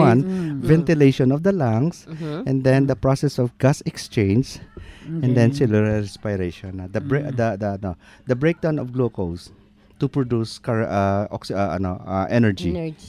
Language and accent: Tagalog; Visayas, Philippines; Bisaya kasi ako.